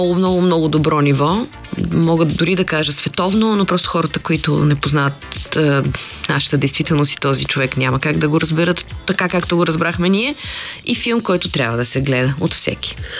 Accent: Sofia, Sofia City, Bulgaria; където съм израснала, аз са били картофени ниви по-голямата част

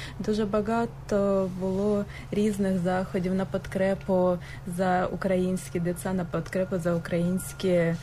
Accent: Kharkiv, Kharkiv Oblast, Ukraine; Bulgarian is a second language; now in Bulgaria; Аз съм от Харков. Аз в България, от април тази година. Това е първа моята Коледа в България.

